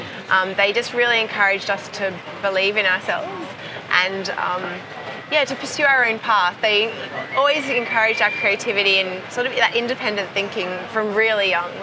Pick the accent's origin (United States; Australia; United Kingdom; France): Australia; Perth, Western Australia; Perth, my hometown in Australia, which happens to be the most isolated city in the world